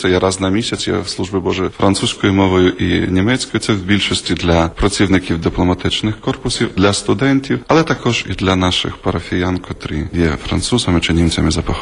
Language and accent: Ukrainian; Zhytomyr, Zhytomyr Oblast, Ukraine; Я з України, я з Житомира, народжений в Житомирі. Семінарію закінчив в Білорусі в Гродно. З 96-го року я священник і працюю в цій парафії.